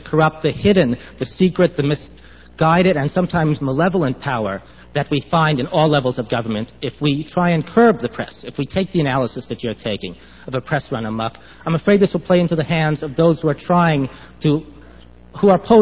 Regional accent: California, United States; Mr. Speaker, as a Californian, I'm glad you're here.

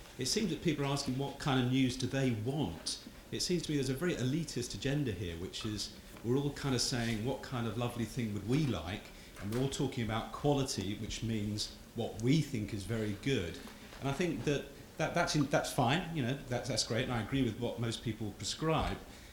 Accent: England, United Kingdom; now in United States; as an English person coming over to, you know, the home of capitalism

